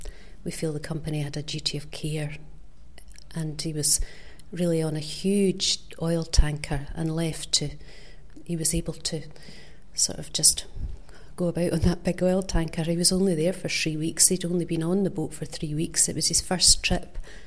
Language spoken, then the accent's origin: English; Scotland, United Kingdom; As a Scot